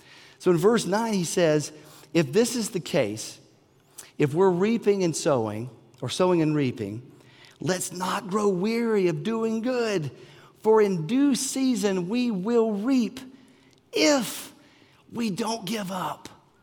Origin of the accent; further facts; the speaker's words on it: North Carolina, United States; And as a kid growing up in East Carolina, it was tobacco.